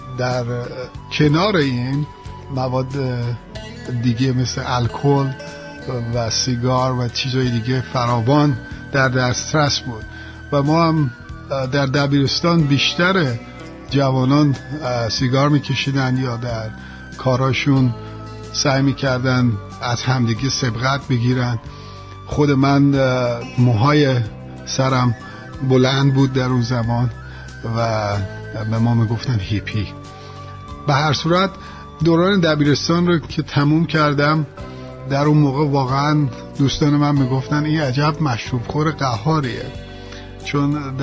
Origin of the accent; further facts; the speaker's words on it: Tehran, Tehran Province, Iran; من در تهران به دنیا اومدم و جوانیم هم در یک خانواده نسبتاً مرفه بوده و در این خانواده بزرگ شدم تا سن 15-16-17-18 سالگی.